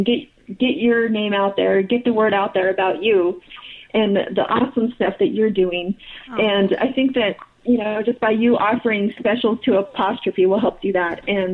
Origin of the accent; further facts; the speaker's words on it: Butte, Montana, United States; So I grew up in Butte, Montana, and my dad, and kind of the theme to Butte, Montana is we're the can-do city.